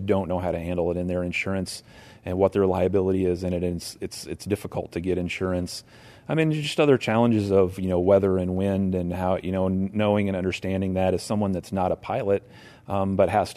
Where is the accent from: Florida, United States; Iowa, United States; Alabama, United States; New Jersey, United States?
Iowa, United States; Pella; I'm a farmer from Pella, Iowa. We farm about 1,000 acres of corn and soybeans, also a seed dealer.